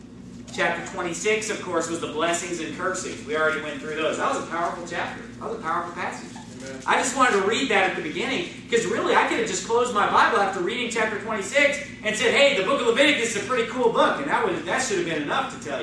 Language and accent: English; California, United States; This week, I was in California, because I grew up in California.